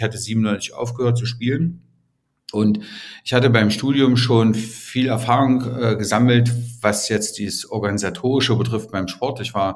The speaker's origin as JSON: {"language": "German", "country": "Germany", "tie": "born or raised there", "lives_now": "Dresden, Germany", "said": "ich komme eigentlich aus dem Harz, ne? Also ich bin geborener Harzer und mein Großvater ist Dresdner oder meine Familie kam aus Dresden und ich wollte schon immer nach Dresden."}